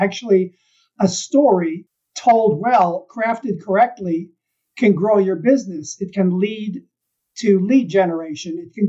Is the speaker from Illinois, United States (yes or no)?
yes; Chicago, Illinois, United States; I grew up in Chicago watching these wonderful Road to Zanzibar movies and all kinds of comedies and things.